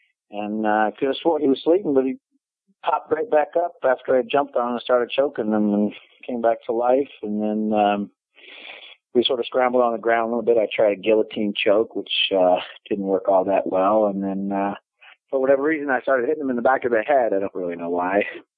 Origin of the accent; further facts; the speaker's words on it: San Jose, California, United States; The biggest one is this is my hometown. I'm from San Jose.